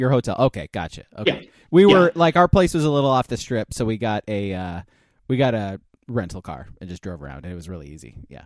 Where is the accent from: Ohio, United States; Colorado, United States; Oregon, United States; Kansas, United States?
Oregon, United States; Like, you know, we're from Oregon, so we get rain all the fucking time.